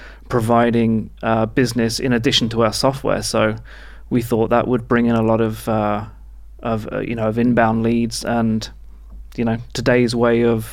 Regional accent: United Kingdom; now in New York, United States; I'm from United Kingdom, and I've lived...

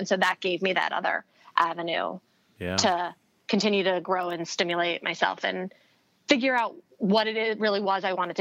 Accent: East Coast, United States; moved away as an adult; now in San Diego, United States; I'm from the East Coast. I might end up never leaving here. And I was 25 and I decided, let's try the West Coast. So I moved to San Diego

